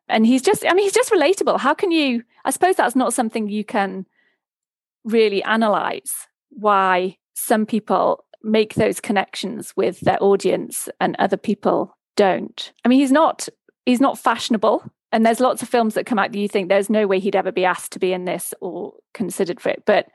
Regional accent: Newcastle upon Tyne, North East England, United Kingdom; because I'm from Newcastle.

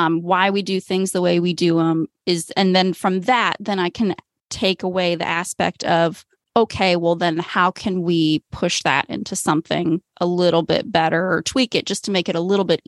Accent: Springfield, Ohio, United States; I grew up in Springfield, Ohio, Clark County, Ohio, which is where 4-H originated.

